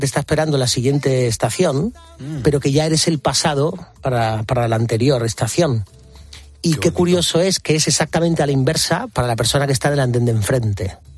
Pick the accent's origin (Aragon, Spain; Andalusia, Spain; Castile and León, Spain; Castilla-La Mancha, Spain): Andalusia, Spain; Málaga; now in Madrid, Spain; Yo soy un malagueño adoptado por Madrid. Uh-huh. Ahora ya contando años, llevo más años viviendo en esta ciudad que años tenía cuando me fui de la mía. Aunque sí que es verdad que tengo mi casita en mi tierra malagueña